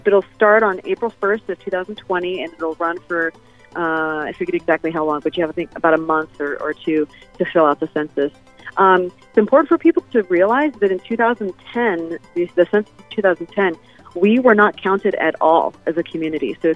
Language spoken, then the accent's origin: English; Sacramento, California, United States; as many people know, I'm from Sacramento, so it's in my hometown.